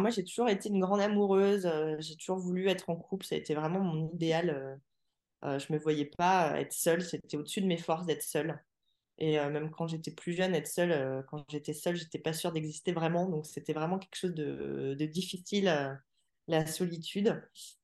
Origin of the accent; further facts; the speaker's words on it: Saint-Quentin, Hauts-de-France, France; born there; also born or lived in Paris; Moi, je suis née à Saint-Quentin-dans-l'Aisne. J'ai énormément bougé, donc c'était juste point de chute, naissance, arrivée sur Terre, et puis ensuite on a vite bougé avec ma famille.